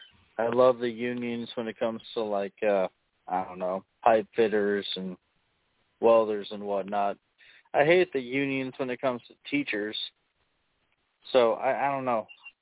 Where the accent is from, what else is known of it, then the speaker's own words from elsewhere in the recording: Ireland; I'm Irish. I apologize. I'm not that funny.